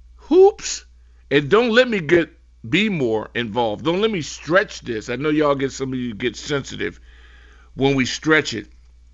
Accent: Los Angeles, California, United States; because I grew up in Los Angeles with the Lakers

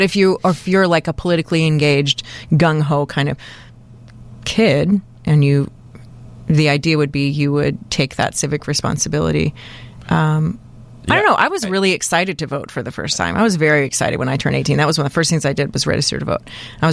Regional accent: Fort Worth, Texas, United States; Filmed in my hometown of Fort Worth, Texas.

